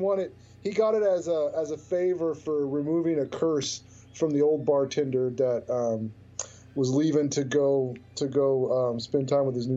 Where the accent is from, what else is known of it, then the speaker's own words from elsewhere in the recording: United States; when I was a teenager, you know, being an American, we thought that America is the center of the universe.